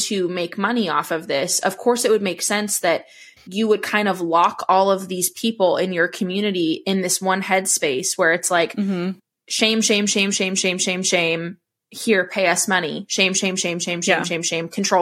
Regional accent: Washington, United States; I'm from Washington.

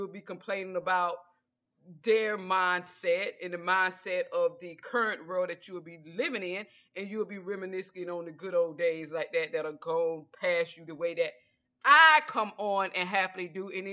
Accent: Georgia, United States; I'm from the South, most definitely Georgia Peach in the house.

